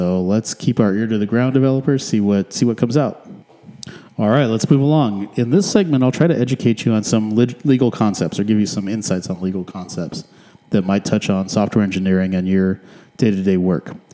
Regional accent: California, United States; Or at least maybe I'm a Californian. I'm kind of centric in that way.

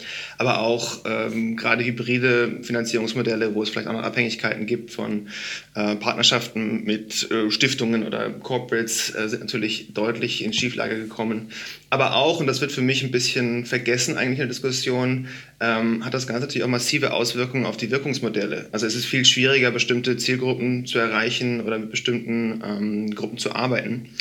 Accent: Kiel, Schleswig-Holstein, Germany; now in Vienna, Austria; Ich komme aus Kiel, genau, richtig. Ja, lebe aber seit jetzt Kieler inzwischen Wochen. 13 Jahren in Wien.

